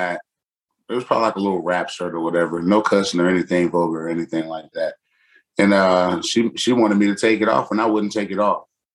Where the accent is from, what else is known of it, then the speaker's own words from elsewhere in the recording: Florida, United States; I grew up in Florida. You know, it's not the most, and I grew up in not the most diverse place.